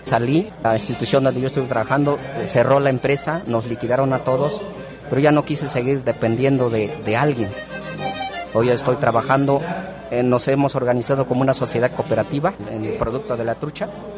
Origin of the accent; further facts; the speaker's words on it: Hidalgo, Mexico; venimos de la Sierra Otomitepegua.